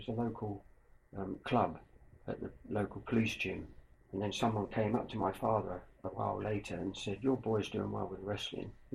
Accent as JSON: {"language": "English", "town": "Chelmsford", "region": "East of England", "country": "United Kingdom", "tie": "born there", "said": "I was born in Chelmsford, Essex. All my family were around there."}